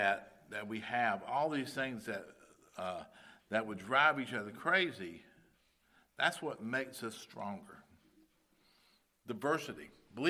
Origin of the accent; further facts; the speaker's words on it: the South, United States; You know, I'm from the South, and I think very differently than some of you do on some issues and stuff like that. And I also speak differently.